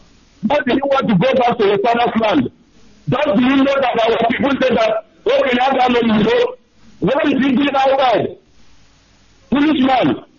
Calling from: Taiwan; I'm calling from Taiwan, the coordinator of Taiwan.

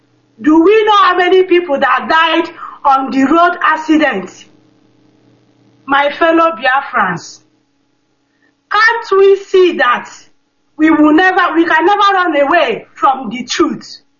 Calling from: Sweden; I'm calling from Sweden.

